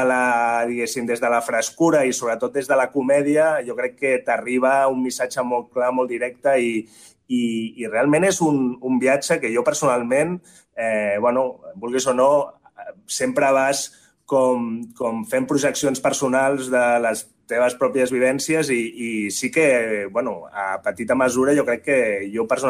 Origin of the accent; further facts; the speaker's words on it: El Prat de Llobregat, Catalonia, Spain; Ja som del Prat els dos